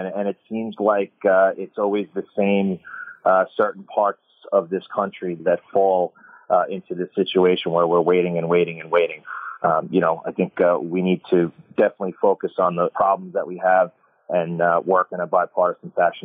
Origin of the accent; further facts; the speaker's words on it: Island Park, New York, United States; born and raised on the South Shore of Long Island in Island Park